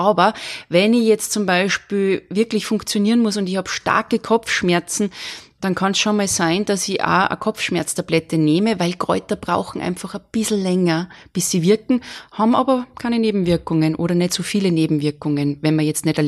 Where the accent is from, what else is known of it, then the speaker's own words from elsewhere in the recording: Salzburg, Austria; als Salzburgerin ist Paracelsus natürlich auch sehr interessant für mich.